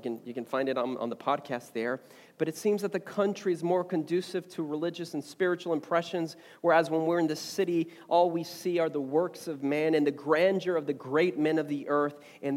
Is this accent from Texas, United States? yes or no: yes; Houston, Texas, United States; Houston. I grew up in Houston, Texas, all right?